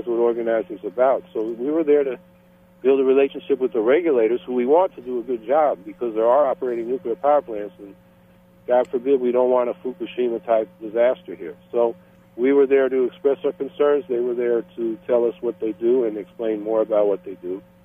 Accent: New York, United States; Like, I'm from New York. There was a reprocessing facility at a place called West Valley

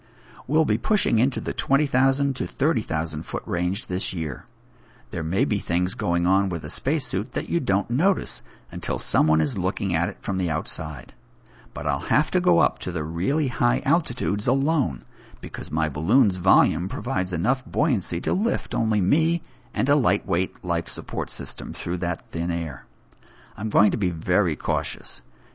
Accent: Texas, United States; I grew up in Texas when the culture of the Apollo missions was still reverberating.

